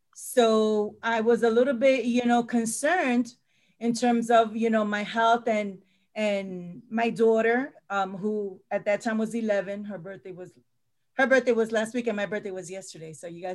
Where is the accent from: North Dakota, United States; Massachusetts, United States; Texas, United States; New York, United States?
New York, United States; And I'm from New York, so I've seen a couple of things.